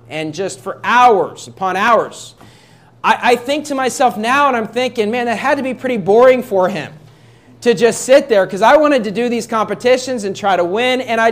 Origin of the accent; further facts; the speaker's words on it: West Virginia, United States; I grew up in West Virginia. It's a four-season state.